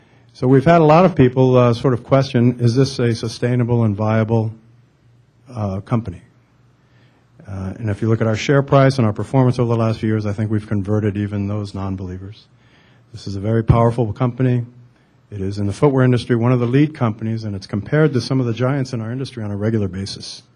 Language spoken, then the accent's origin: English; California, United States; I grew up in Northern Cal, lived all over the country, but recently, you know, came here from New England.